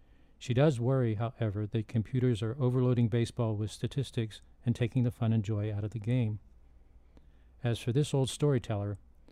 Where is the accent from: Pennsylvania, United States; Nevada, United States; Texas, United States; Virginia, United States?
Pennsylvania, United States; Pittsburgh; even though a recent book claimed that my hometown Pittsburgh Pirates broke their 20-season losing streak